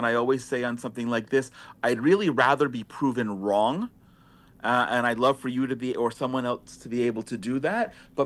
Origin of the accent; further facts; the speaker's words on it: New Jersey, United States; I live in an apartment, but in my house growing up in New Jersey, we had dandelions